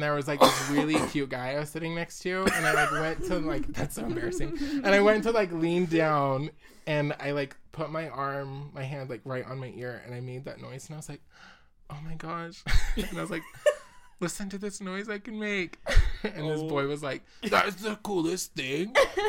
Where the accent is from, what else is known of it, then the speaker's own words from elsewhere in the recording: Utah, United States; I'm from Utah. Just southern Utah or central Utah, I guess